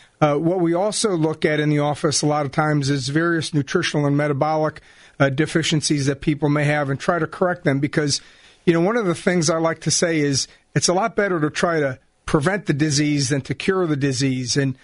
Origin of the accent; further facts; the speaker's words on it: Connecticut, United States; I grew up in Connecticut, and I have a degree from Yale University, and ultimately I went to a medical school in Cincinnati, Ohio, where I got an MD back in the early 80s.